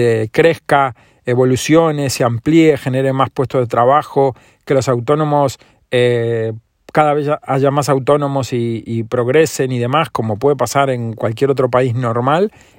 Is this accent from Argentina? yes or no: yes; Argentina; now in Spain; o como yo lleva más años vivido en España que en Argentina, y también soy español, aparte de argentino